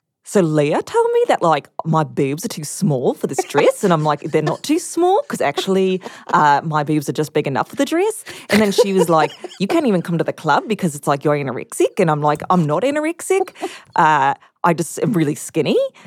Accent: Australia; No, I'm from Australia.

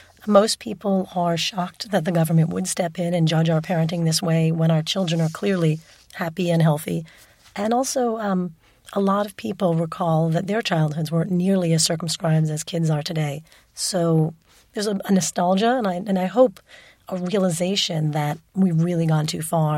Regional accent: Queens, New York, United States; I grew up in Flushing, Queens. It was certainly not, you know, some rural country road

